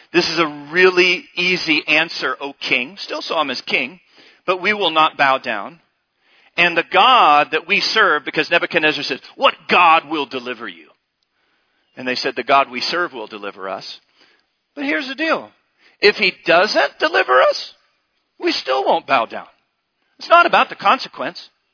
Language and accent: English; United States; my wife and I have seen this in our lifetime. We grew up in America in the 70s